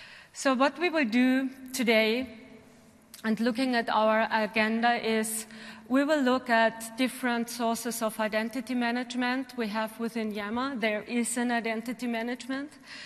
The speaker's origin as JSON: {"language": "English", "country": "Austria", "second_language": "English", "said": "And as you can hear from my accent, I'm coming from Austria, so I'm not German, I'm Austrian."}